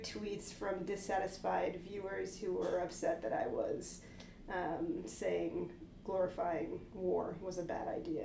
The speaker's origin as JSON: {"language": "English", "country": "Canada", "said": "in Canada we do learn American history in school, so I've taken it in high school and then in university."}